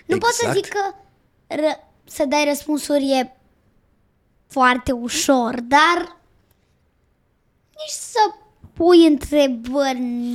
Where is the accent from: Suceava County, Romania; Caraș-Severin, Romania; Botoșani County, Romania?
Botoșani County, Romania; Botoșani; Amândoi ne tragem din Botoșani, avem